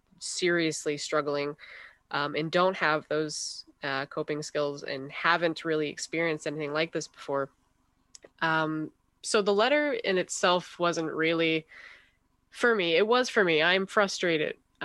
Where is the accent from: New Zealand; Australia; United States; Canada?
Canada; New Brunswick; I'm originally from New Brunswick, so driving back and forth to Montreal while doing online learning was kind of a tricky situation.